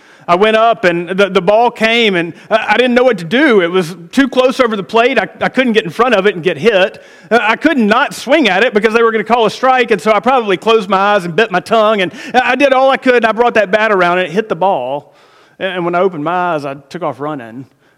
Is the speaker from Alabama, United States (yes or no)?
yes; Auburn, Alabama, United States; When I was growing up in Auburn, Alabama, I loved baseball.